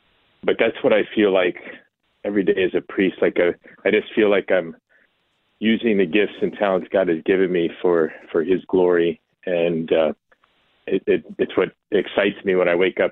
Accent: Joliet, Illinois, United States; No, I'm from Joliet, Illinois, the Chicago suburbs.

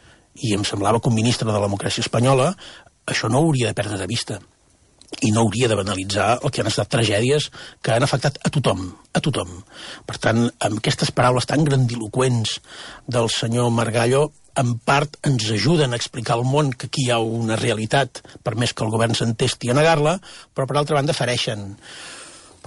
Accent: Catalonia, Spain; com a català

